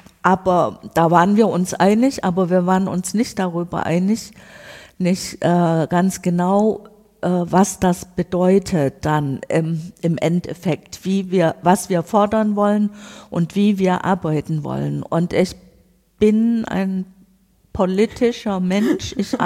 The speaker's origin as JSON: {"language": "German", "region": "Saxony", "country": "Germany", "said": "Ich komme aus dem Braunkohlerevier südlich von Leipzig."}